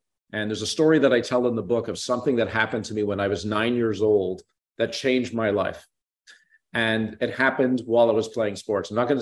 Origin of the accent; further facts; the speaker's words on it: Canada; I'm Canadian.